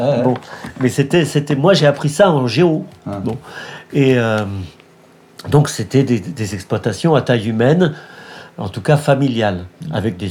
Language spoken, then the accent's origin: French; Île-de-France, France; moi, je viens de la Brie.